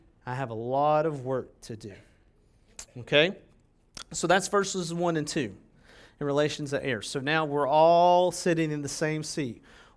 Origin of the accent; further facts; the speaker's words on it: Tennessee, United States; born there; now in Texas, United States; I'm an American. I live in Texas, right? Although I'm a native Tennessean by birth